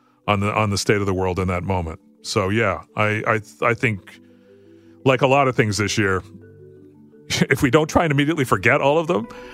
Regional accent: Canada

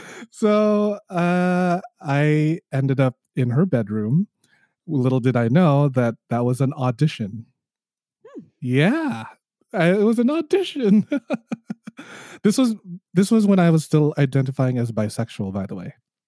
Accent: Toronto, Ontario, Canada; I am a just now certified sex educator. I am hailing from Toronto, Canada.

